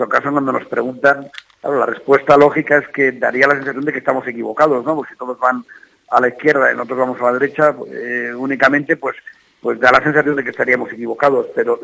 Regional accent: Castile and León, Spain; nosotros, somos gente rural, somos gente de pueblo con mucho orgullo, ¿no? Somos zamoranos

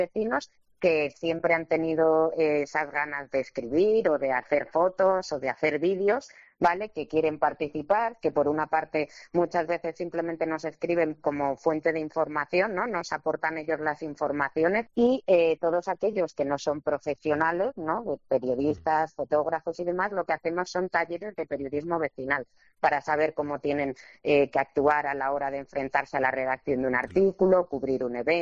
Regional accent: Madrid, Community of Madrid, Spain; born there; porque yo nací también aquí en Hortaleza, vivo en Hortaleza

